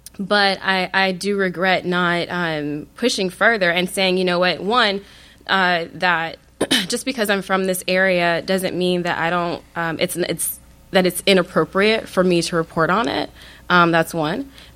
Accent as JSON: {"language": "English", "town": "Flint", "region": "Michigan", "country": "United States", "said": "So I do not live in Flint. But anytime that I tell someone that I'm from Flint, I get, it's like this weird thing people do."}